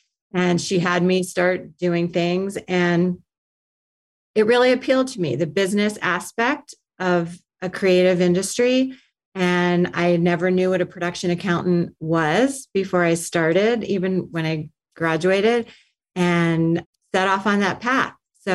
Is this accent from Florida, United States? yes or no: yes; Miami, Florida, United States; My background is I grew up in Miami, so a little unusual place to come from entertainment